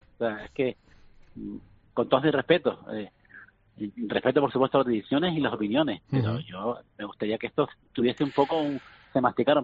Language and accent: Spanish; Canary Islands, Spain; Nosotros, como canarios, tenemos la bonificación del 75% del transporte aéreo.